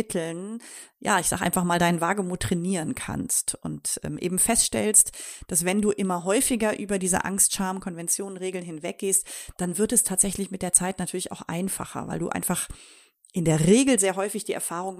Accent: Mettmann, North Rhine-Westphalia, Germany; hier bei mir in meiner Heimatstadt Mettmann gemacht.

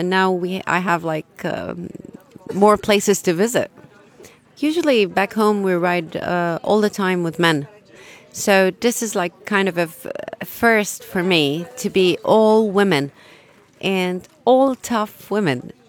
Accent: Jordan; I'm from Jordan, and I ride a GS 1200 and a GS 800.

